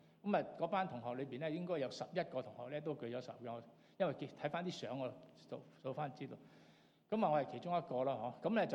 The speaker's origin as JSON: {"language": "Cantonese", "country": "China", "said": "我哋中國人話咧鬼拍後尾枕喎"}